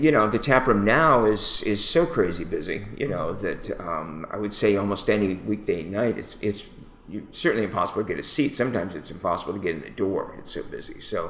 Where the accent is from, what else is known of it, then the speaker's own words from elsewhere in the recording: Pennsylvania, United States; now in Evanston, United States; I grew up in Pennsylvania, but I moved to Evanston for graduate school at Northwestern, which was like 35 years ago. And pretty much have been here ever since.